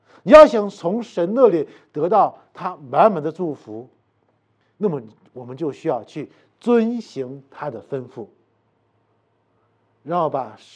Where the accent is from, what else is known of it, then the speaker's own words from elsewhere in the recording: China; 对我们中国人来讲，我们都希望我们得福